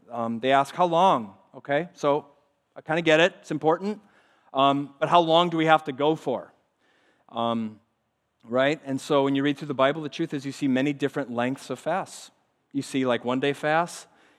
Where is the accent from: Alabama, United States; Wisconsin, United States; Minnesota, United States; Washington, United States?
Minnesota, United States; moved away; I grew up in Minnesota. Oh, it's still cold there. All right. Thankfully, I don't live there anymore. How about here in Florida?